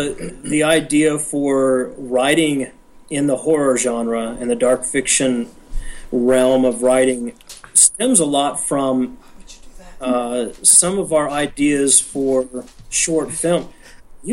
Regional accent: Orlando, Florida, United States; I'm from Orlando, man.

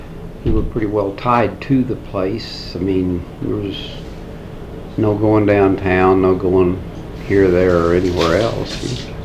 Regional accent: Dodge City, Kansas, United States; I was born in Dodge City, actually, but that's right at this area.

